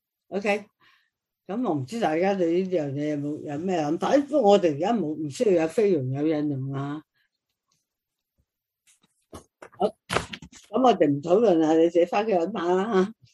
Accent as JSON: {"language": "Cantonese", "country": "China", "said": "咁你你我哋中國人都有嘅，譬如可以賣身嘅"}